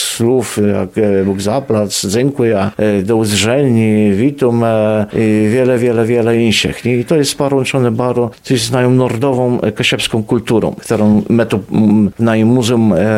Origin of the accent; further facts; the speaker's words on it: Pomeranian Voivodeship, Poland; że jej język inszy jak polski, tyło na naim terenie i my jesteśmy kaszubi.